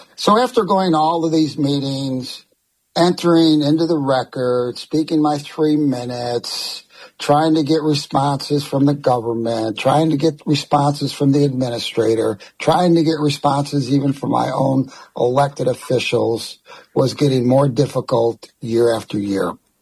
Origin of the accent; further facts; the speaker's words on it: Chicago, Illinois, United States; moved away as an adult; So I'm originally from Chicago. Mm-hmm. I came down here 40 years ago because of the weather.